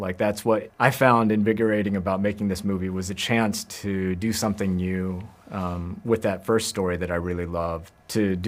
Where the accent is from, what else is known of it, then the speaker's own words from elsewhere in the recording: Arkansas, United States; That was the major possible devastating event that could happen where I was growing up in Northwest Arkansas.